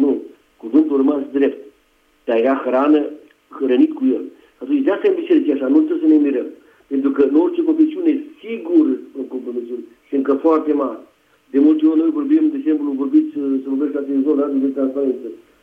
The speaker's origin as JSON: {"language": "Romanian", "town": "Timișoara", "region": "Timiș County", "country": "Romania", "said": "Vă sunt de la Timișoara"}